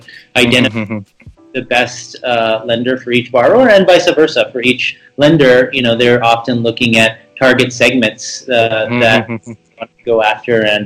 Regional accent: United States; So I'm actually Italian by background, but I grew up in the States and built a career in the U.S. on Wall Street.

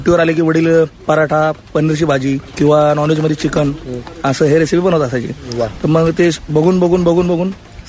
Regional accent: Pune, Maharashtra, India; मी proper पुणेकर आहे पण तसं वडिलांचं गाव अमरावती।

